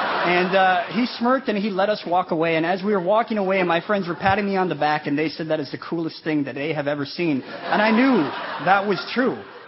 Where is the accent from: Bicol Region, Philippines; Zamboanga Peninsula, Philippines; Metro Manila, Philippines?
Metro Manila, Philippines; Manila; born there; I was born in the Philippines, and I was born in Manila, and my mother was 16 years old at that time